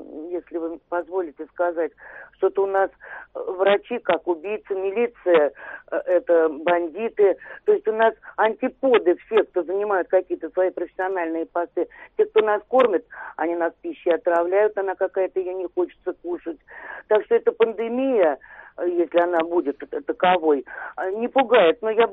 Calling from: Moscow, Russia; тоже, да. Мы из Москвы.

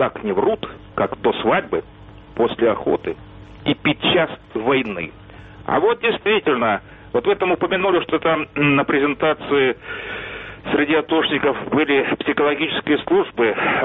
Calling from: Kyiv, Ukraine; Доброго здоровья

